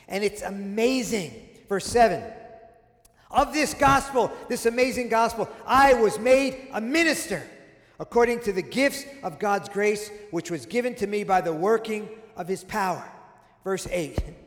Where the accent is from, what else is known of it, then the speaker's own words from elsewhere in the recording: New York City, New York, United States; now in Texas, United States; I mean, you live in Texas, you rarely find Jews here. I grew up in New York City.